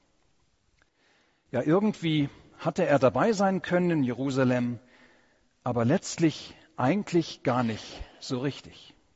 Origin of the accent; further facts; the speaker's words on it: South Africa; moved away; ich war Anfang Juni für eine kurze Woche in meiner alten Heimat Südafrika gewesen.